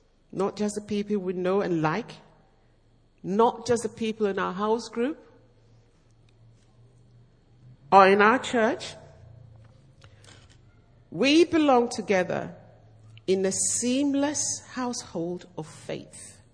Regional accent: Accra, Greater Accra, Ghana; born there; I was born in Accra.

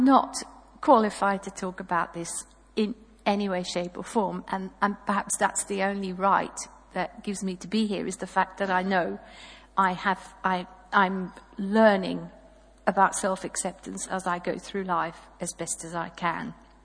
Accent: Belgium; moved away as an adult; I am originally from Belgium, where I grew up, and in a Catholic family

